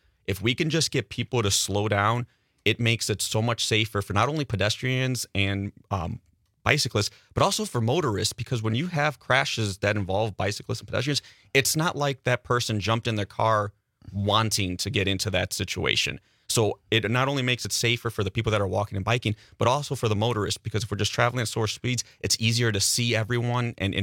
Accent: Chicago, Illinois, United States; now in Manitowoc, United States; So I am born and raised. Yes. Born and raised in Chicago. My wife's from the Manitowoc area, and she brought me up here.

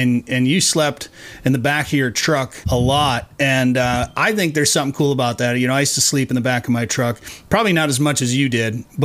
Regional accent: Wisconsin, United States; I grew up rifle hunting in Wisconsin. We had a cabin in northwest Wisconsin, and that's kind of where I grew up deer hunting.

